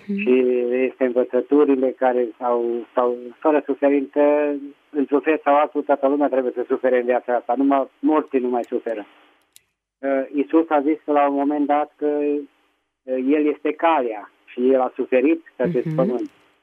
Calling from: Petroșani, Hunedoara County, Romania; din Petroșani.

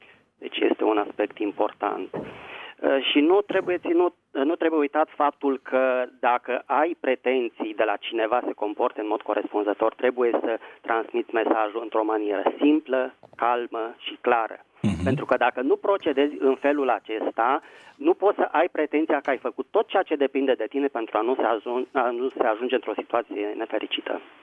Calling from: Bucharest, Romania; din București.

